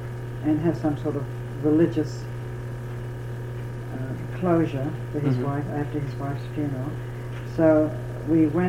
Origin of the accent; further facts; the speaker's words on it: London, United Kingdom; born there; also born or lived in Belgium; I was born in London, England, and I grew up in that small town. And when I was 10 years old, I was sent to a school in Belgium